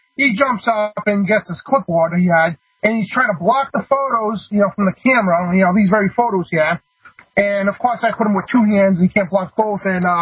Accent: Central Falls, Rhode Island, United States; our town is 1 square mile to Central Falls, and we're from Rhode Island, which is a small state.

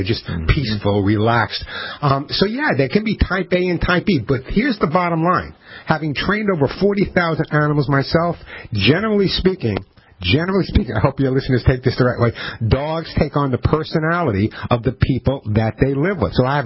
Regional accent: New York, United States; I'm not a big horse person. I grew up in New York, okay?

